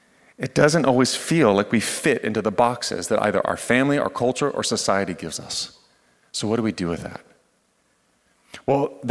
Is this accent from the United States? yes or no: yes; United States; I'm American, so I will.